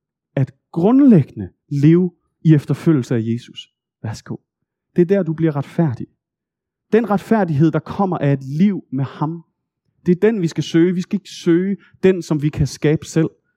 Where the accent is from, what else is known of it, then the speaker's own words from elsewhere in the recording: Region of Southern Denmark, Denmark; da jeg var barn på Nordfyn i min forældres have.